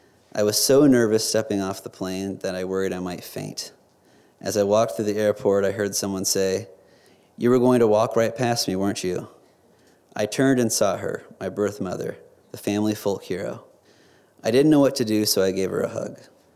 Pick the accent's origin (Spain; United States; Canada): United States; Grand Island, Nebraska; my birth mother was from Danville, Virginia, a town more than 1,000 miles from where I grew up in Grand Island, Nebraska.